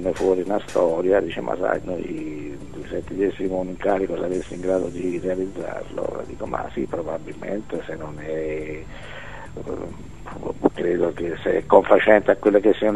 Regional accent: Naples, Campania, Italy; partendo dal presupposto che sono napoletano, che parlavo la stessa lingua e tutto

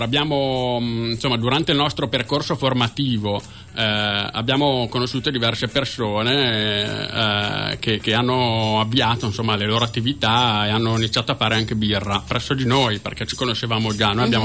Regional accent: Milan, Lombardy, Italy; Io sono milanese, ma un po' di mantovano ormai l'ho imparato.

